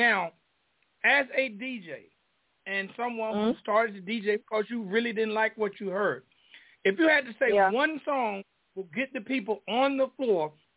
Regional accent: Griffin, Georgia, United States; I am from Griffin, Georgia, which is 30 minutes south of Atlanta.

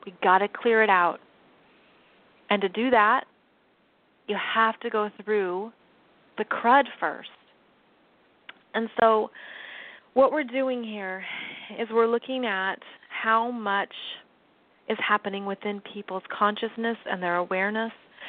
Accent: United States; I'm an American. And I've lived abroad

